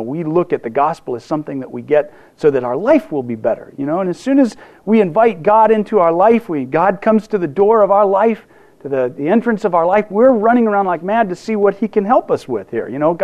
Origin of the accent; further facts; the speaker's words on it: United States; And as American consumers, we're always wanting to gather that in and reinforce our sense of ownership over it.